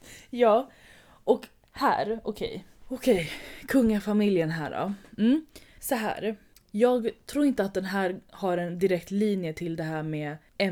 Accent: Sweden; Förstår du? Jag är svensk. Det här är våran liksom kungafamilj.

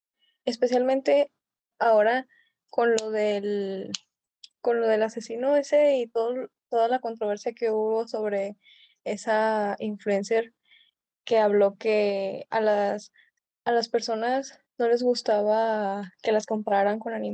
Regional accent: Monterrey, Nuevo León, Mexico; en mi caso, que una parte de mi familia es blanca, Y luego yo soy de Monterrey

